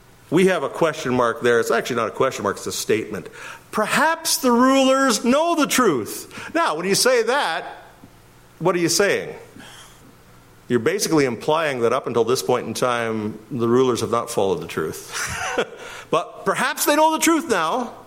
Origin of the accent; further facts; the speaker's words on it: Winnipeg, Manitoba, Canada; I'm from Winnipeg. What does that tell you? Tells me I usually lean over towards the east because I'm used to the wind blowing me from the west.